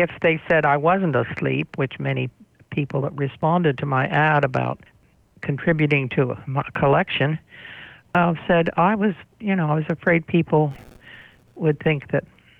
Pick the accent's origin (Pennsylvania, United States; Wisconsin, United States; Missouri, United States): Pennsylvania, United States; Bryn Athyn; Well, I am calling in from Bryn Athyn, Pennsylvania. I wasn't actually born in the community, but a hospital close by, and I've lived here all my life and grew up on a farm, an 18th century farm.